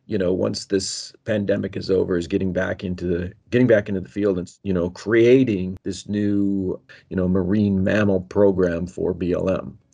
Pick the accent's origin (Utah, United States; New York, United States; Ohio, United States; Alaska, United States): Alaska, United States; I grew up in Alaska, and like all kids in Alaska, or most kids in Alaska, I just had interest in the outdoors.